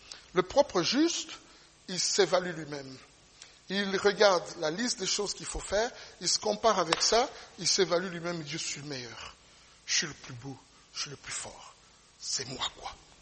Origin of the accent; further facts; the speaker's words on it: DR Congo; moved away; Dans mon pays d'origine, au Congo, c'était la même chose avec le président Mobutu.